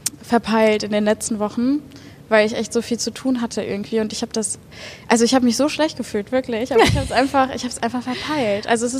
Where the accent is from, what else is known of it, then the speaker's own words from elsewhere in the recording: Bochum, North Rhine-Westphalia, Germany; also born or lived in Hattingen; ich bin in Bochum groß geworden, aber ich bin Hattingen geboren.